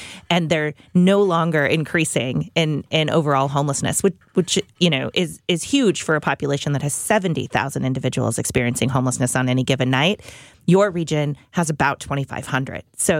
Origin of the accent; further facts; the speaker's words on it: Houston, Texas, United States; Yeah, so I hail from Houston